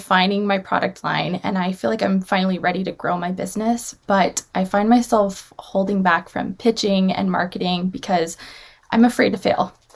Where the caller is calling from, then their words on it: Seattle, Washington, United States; I'm calling from Seattle, Washington